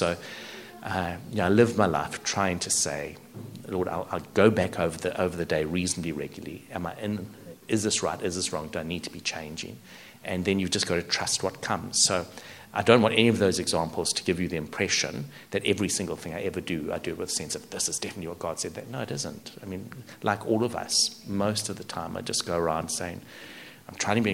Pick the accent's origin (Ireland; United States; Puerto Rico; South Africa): South Africa; also born or lived in New Zealand; now in Australia; So I grew up in South Africa